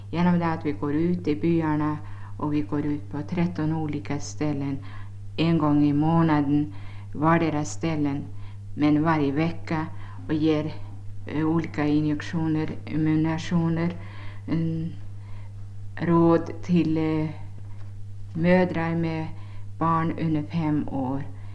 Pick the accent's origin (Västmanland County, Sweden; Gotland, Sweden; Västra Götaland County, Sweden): Västra Götaland County, Sweden; Trollhättan; now in Zambia; Jag är från Trollhättan i Sverige och nu arbetar jag här på Chikankata.